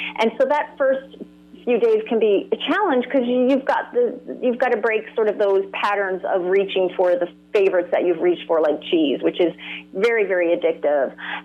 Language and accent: English; St. John's, Newfoundland and Labrador, Canada; There wasn't a whole great deal of fresh foods growing up in St. John's at that time either.